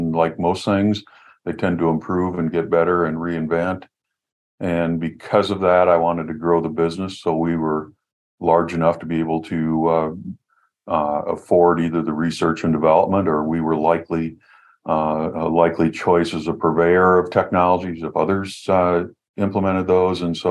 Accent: Illinois, United States; I was born and raised in Illinois on a grain and livestock farm.

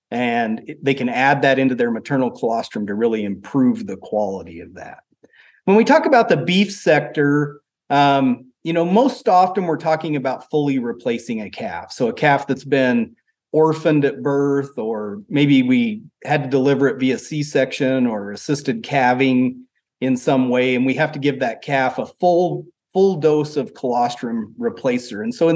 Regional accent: Idaho, United States; and have since moved back to Idaho. So I'm back in my hometown, all of my family's here.

